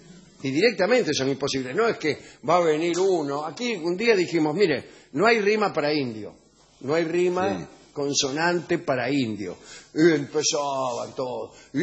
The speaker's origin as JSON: {"language": "Spanish", "town": "González Moreno", "region": "Buenos Aires Province", "country": "Argentina", "said": "Mándanos un saludo y una huella, si es posible, para mi pueblo querido, González Moreno."}